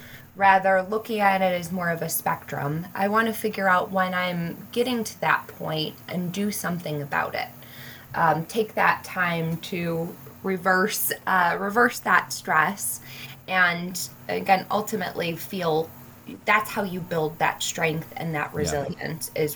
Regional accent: Chicago, Illinois, United States; Although I am from Chicago

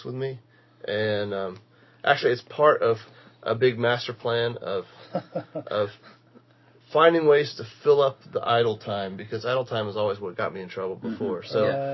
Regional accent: Texas, United States; now in Nashville, United States; I'm from Texas, and I met... I moved to Nashville to go to Belmont University.

